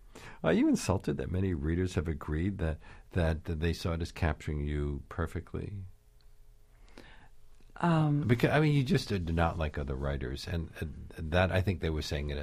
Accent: New York, United States; Well, I'm a New Yorker.

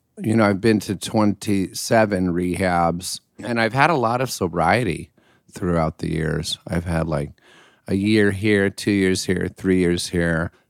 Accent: Connecticut, United States; also born or lived in Pennsylvania / Illinois; Connecticut, Pennsylvania, Illinois, just like the Midwest.

